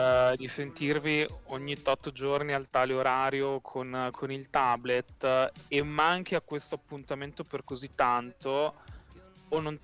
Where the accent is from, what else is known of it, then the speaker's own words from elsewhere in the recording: Sarre, Aosta Valley, Italy; Sarre. Sono di Sarre, ci faccio caso.